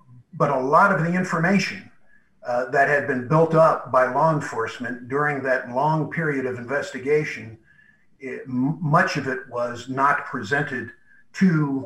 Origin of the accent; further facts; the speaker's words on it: Dayton, Ohio, United States; I'm from Dayton, Ohio